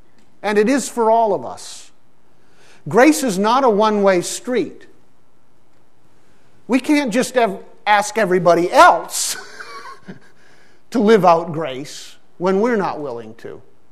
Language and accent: English; Pakistan; When I grew up in Pakistan as a child, we used to go into people's homes